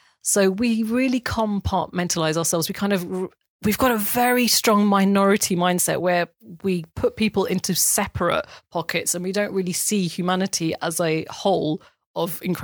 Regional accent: South East England, United Kingdom; I grew up in Kent, in a village, working class village in Kent. And we were the only Muslims in the village. It was and also we were the only Asians at that time, too.

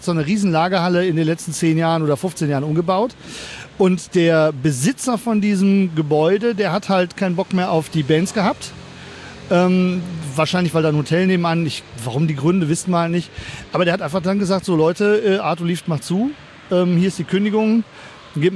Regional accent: North Rhine-Westphalia, Germany

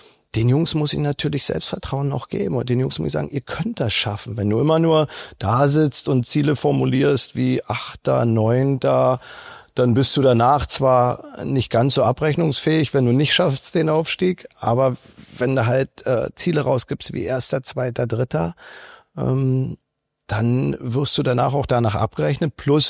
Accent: Berlin, Germany; born there; dass ich jemals als gebürtiger Berliner, wenn du dann sogar nach England gegangen bist, nochmal irgendwie nach Rostock vielleicht zurückkommst.

